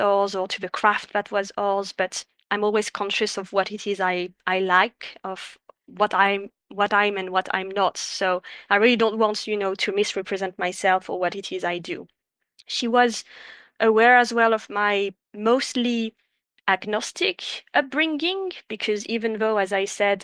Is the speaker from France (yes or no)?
yes; French Alps, France; moved away as an adult; now in United Kingdom; because I was born and raised in the French Alps and I moved to the UK in my 20s.